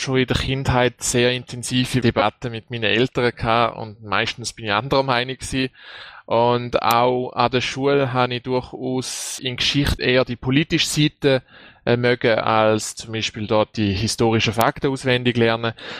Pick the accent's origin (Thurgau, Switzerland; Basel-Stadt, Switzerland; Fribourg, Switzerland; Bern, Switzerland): Thurgau, Switzerland; moved away as an adult; now in Zurich, Switzerland; Ich komme ursprünglich aus dem Thurgau, mein Bürgerort ist glaube ich Trogen. Ich bin hauptsächlich im Thurgau aufgewachsen, bin erst halb durchs Studium in Zürich gelandet, wohne in Zürich jetzt seit gut 5 Jahren, arbeite auch da.